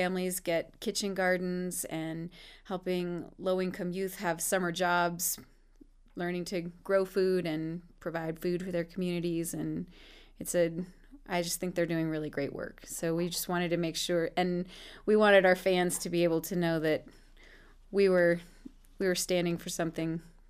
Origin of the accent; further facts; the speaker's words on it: Vermont, United States; also born or lived in North Carolina; Well, I grew up going to bluegrass festivals with my folks. I'm from Vermont. I grew up in Vermont, and then I went to college down in North Carolina, in Chapel Hill, North Carolina.